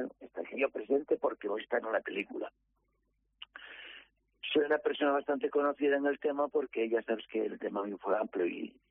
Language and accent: Spanish; Coaña, Asturias, Spain; soy de cerca de Navia, que soy de Coaña